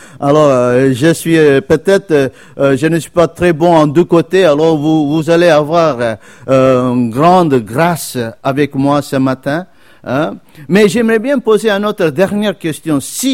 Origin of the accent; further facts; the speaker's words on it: India; moved away as an adult; also born or lived in Madagascar / Mauritius / Réunion / United States; now in Tours, France; et j'ai grandi en Inde hein, pendant 20 ans, 21 ans, puis j'ai travaillé aux États-Unis.